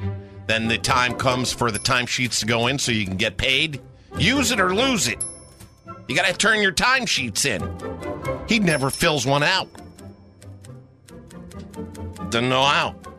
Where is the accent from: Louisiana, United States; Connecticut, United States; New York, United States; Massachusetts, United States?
Connecticut, United States; now in Florida, United States; You know what was shocking to me when I moved to Florida from Connecticut? How much slower the pace is.